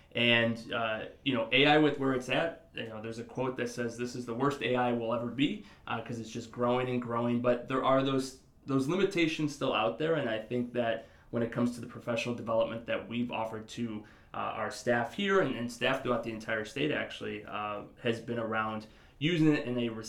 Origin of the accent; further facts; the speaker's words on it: Chicago, Illinois, United States; It all started when I was a kid growing up in Chicago, born in 84.